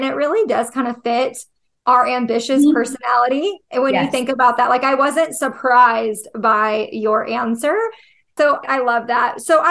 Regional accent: Fort Worth, Texas, United States; So I grew up in Fort Worth, Texas. Not many people know that. And theater is really, really big there.

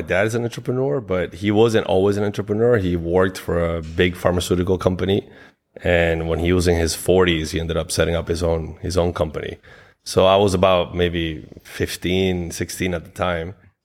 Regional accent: Costa Rica; also born or lived in Uruguay / Guatemala / Florida; now in Spain; I was born in a small South American country called Uruguay. Mm-hmm. I grew up in Costa Rica. I lived in Guatemala as well. I studied in Florida. And then I ended up moving to Spain 20 plus years ago

